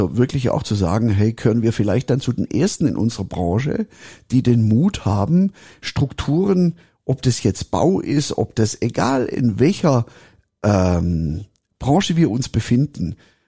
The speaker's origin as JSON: {"language": "German", "town": "Stuttgart", "region": "Baden-Württemberg", "country": "Germany", "accent": "Swabian", "said": "Und ich bin ja letztendlich Schwabe, ich bin ja Stuttgarter, gell? An der Stelle, Schwabeländle, herzlich gegrüßt, gell? Ich kann nur Schwäbisch."}